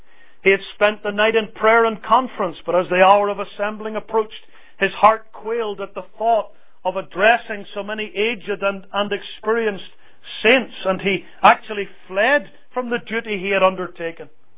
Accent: Northern Ireland, United Kingdom; My forebears come from Scotland, though I'm from Northern Ireland.

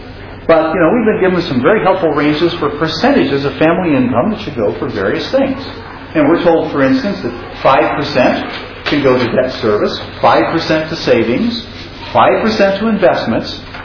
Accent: Michigan, United States; Actually, I grew up in Michigan, and I can assure you the folks there struggle with it, too.

